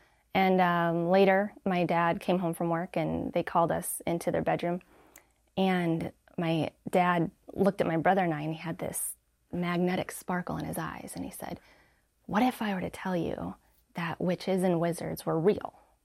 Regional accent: Colorado, United States; Okay. Well, I grew up in Colorado in the mountains, surrounded by nature, and we're not Christian at all.

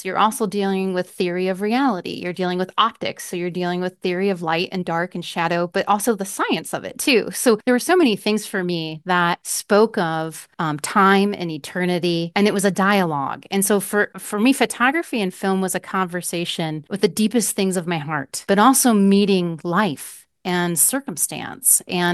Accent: Battle Creek, Michigan, United States; And I'm from Battle Creek, is right down here in the palm.

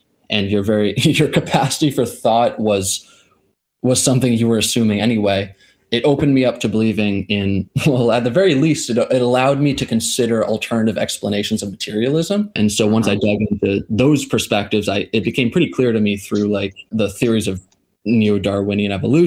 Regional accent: Rhode Island, United States; I'm from Rhode Island, primarily. I was born and raised in Rhode Island. I went to high school here.

